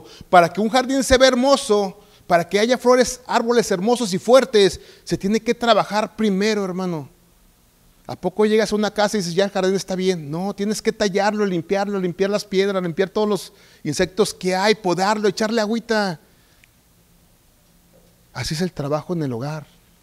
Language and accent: Spanish; Mexico; Y yo llegaba bien contento con mi esposa y como buen macho mexicano llegaba y le daba el dinero